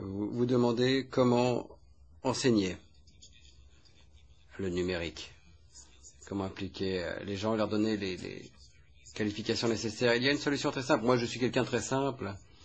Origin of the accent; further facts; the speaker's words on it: Scotland, United Kingdom; accent: Scottish; French is a second language; Moi, vous savez, d'après mon accent, je suis écossaise. On a voté pour rester dans l'Union européenne